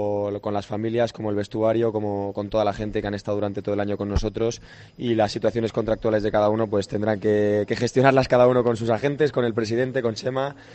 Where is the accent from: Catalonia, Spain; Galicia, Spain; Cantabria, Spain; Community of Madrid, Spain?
Community of Madrid, Spain; Madrid; ya soy un madrileño, como el cocido, y no me apetece salir de aquí